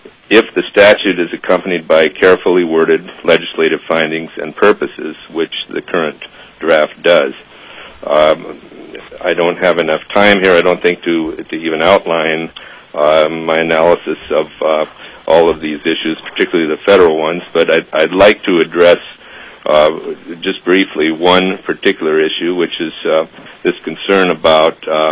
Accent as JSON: {"language": "English", "town": "Petersburg", "region": "Alaska", "country": "United States", "tie": "born or raised there", "said": "I grew up in Petersburg. I commercially fished out of there as a crewman for many years."}